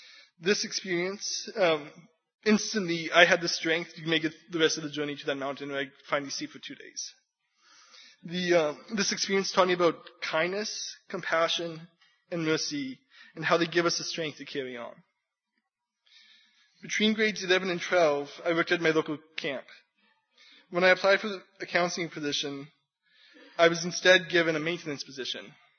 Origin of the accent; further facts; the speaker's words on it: Kitchener, Ontario, Canada; that I'm originally from Kitchener, Ontario, that I'm a graduate student at Canadian Mennonite University